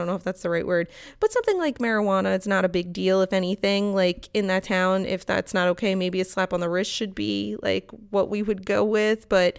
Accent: New York, United States; I'm from New York. Maybe that's why I'm just kind of like more lenient about it.

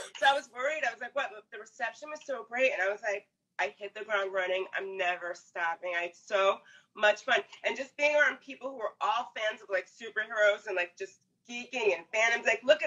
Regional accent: East Coast, United States; And I mean, I grew up on the East Coast.

